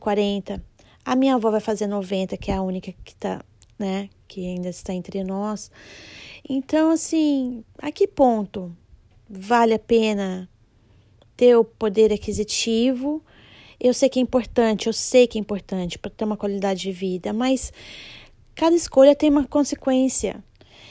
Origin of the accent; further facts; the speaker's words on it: Brazil; eu tô buscando as coisas que eu tenho no meu país de origem e acabo vivendo aqui, mas com a cabeça lá, às vezes. Então, agora estamos aí tô na espera, já mandei as minhas coisas pro Brasil